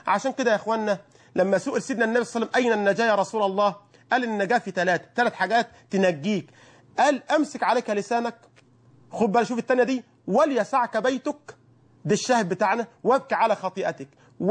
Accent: Egypt; اللهم احفظ بلدنا مصر واجعلها بلدا

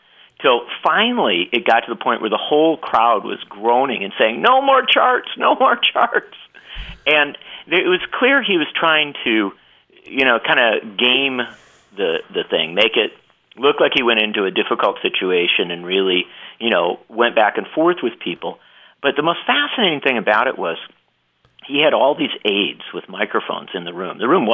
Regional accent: Union Grove, Wisconsin, United States; I grew up in Union Grove, and yeah, I used to ride my bike to Kenosha.

